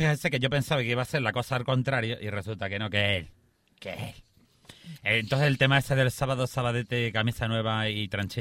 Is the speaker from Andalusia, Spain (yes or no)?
yes; Estepona, Andalusia, Spain; moved away; Yo es que soy de Estepona, pero me fui a Francia y a Niza.